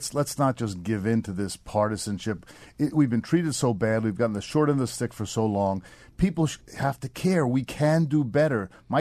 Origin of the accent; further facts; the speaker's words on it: Union City, New Jersey, United States; How can I grew up in Union City.